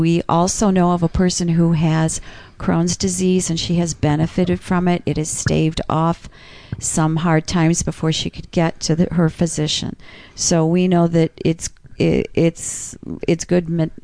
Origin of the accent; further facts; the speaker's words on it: Flint, Michigan, United States; For me, I'm from Flint, Michigan